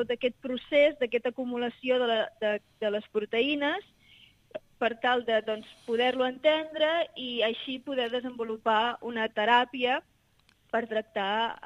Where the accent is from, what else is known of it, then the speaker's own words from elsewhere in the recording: Catalonia, Spain; now in Netherlands; jo sóc l'única catalana que hi ha.